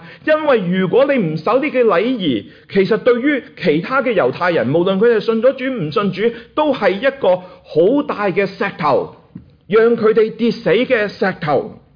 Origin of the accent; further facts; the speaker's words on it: Hong Kong; 我記得我小時候在香港長大，在教會裡面都有人跟我說